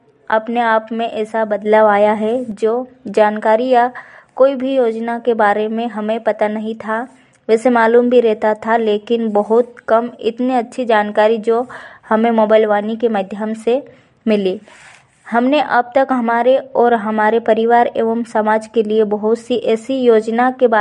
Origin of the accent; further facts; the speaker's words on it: Pati, Madhya Pradesh, India; मैं बड़वानी जिले के पाटी तहसील की निवासी हूँ।